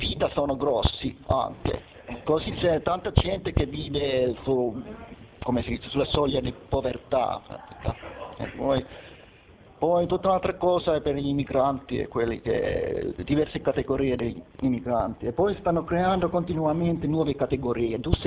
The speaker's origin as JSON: {"language": "Italian", "country": "Finland", "second_language": "Italian", "said": "Io vengo dalla Finlandia"}